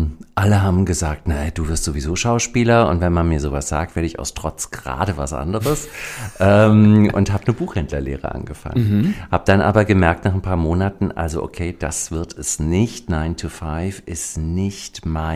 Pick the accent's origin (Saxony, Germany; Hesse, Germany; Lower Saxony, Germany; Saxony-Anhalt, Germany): Hesse, Germany; Bad Homburg; born there; Aber ich bin in Bad Homburg geboren, bei Frankfurt